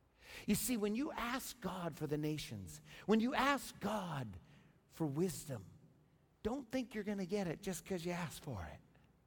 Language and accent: English; Oklahoma, United States; now in Canada; I'm in Canada. There's more culture here. I'm from Oklahoma. We talk different. It's good to be in Canada.